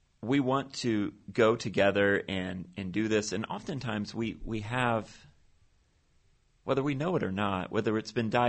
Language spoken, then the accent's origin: English; New York, United States; I'm a New Yorker. I love New York.